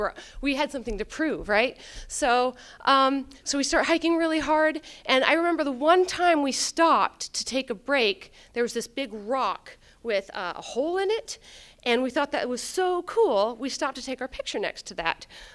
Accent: Talkeetna, Alaska, United States; Plus, I'm from Talkeetna, so I get a pass, right? My parents made it up to Seward, Alaska from San Antonio, Texas, looking for a change, and they got that change.

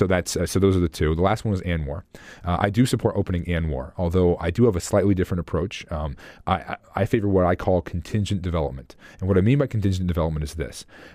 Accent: Cordova, Alaska, United States; I grew up in Cordova

